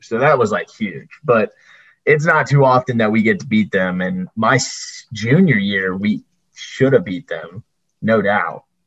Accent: Hoover, Alabama, United States; also born or lived in Birmingham; I went to Spain Park High School from the Hoover area. I was born in Birmingham.

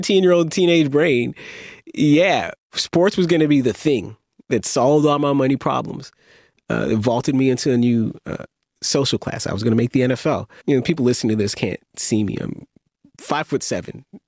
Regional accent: Mississauga, Ontario, Canada; you asked me where I grew up, Mississauga, right next to Toronto.

